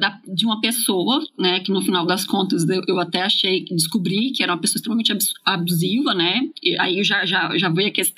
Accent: Minas Gerais, Brazil; Sou de Minas Gerais, né? De onde atualmente estou em São João del Rei, mas assim, varia bastante.

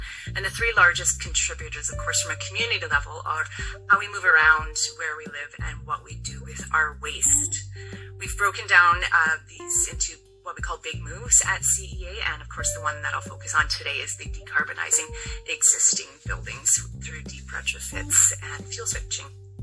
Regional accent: Fruitvale, British Columbia, Canada; So as Judy mentioned, we came back to the West Kootenai. So I was born and raised in Fruitvale, spent a long time away, and moved back in 2021.

